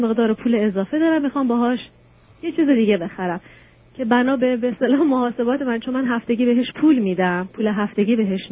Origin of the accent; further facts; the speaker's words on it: Iran; now in Canada; 7 سالم هست که از ایران اومدم کانادا، دارم زندگی میکنم